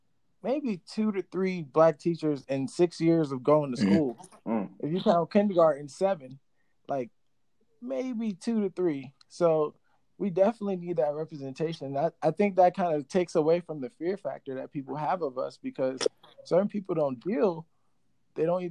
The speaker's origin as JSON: {"language": "English", "town": "Brooklyn", "region": "New York", "country": "United States", "tie": "born or raised there", "said": "And then I originally grew up in New York. Like, I grew up in Brooklyn."}